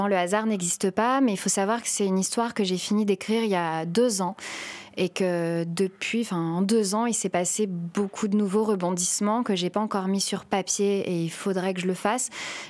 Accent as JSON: {"language": "French", "country": "France", "accent": "French", "said": "comme en italien, j'ai mon accent français."}